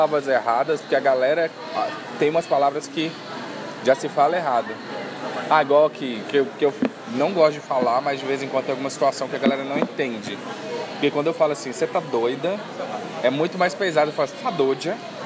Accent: Minas Gerais, Brazil; also born or lived in Northeast Brazil; eu sou mineiro, tá? Eu só morei lá muito tempo, no Nordeste.

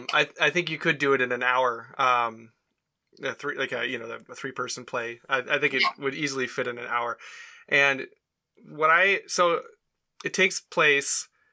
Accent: Minnesota, United States; I am an American from Minnesota, so I pronounce things how I want to pronounce them.

